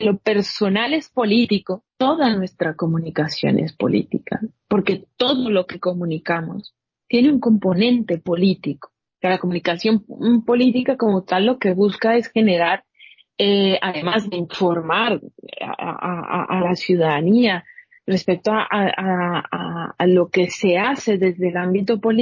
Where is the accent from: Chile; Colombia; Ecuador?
Colombia; moved away as an adult; now in Spain; Yo soy colombiana y en Colombia hice una formación para ser educadora en ciencias sociales. Es decir, yo fui profesora de geografía, políticas e historia durante muchos años. Y cuando llegué a España, hace ya también muchos años